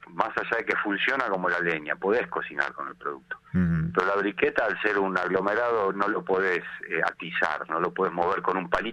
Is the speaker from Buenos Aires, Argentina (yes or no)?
yes; Buenos Aires, Argentina; moved away; yo vengo de Buenos Aires